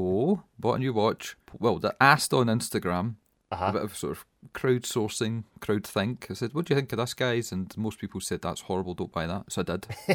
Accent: Scotland, United Kingdom; I'll save 50 pence, I am Scottish, I'll buy it on eBay

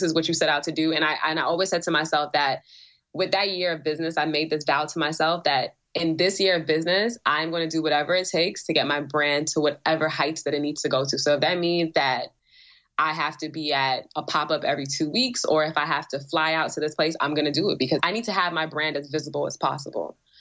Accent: Brooklyn, New York, United States; I forgot to tell her I was from Brooklyn at the time.

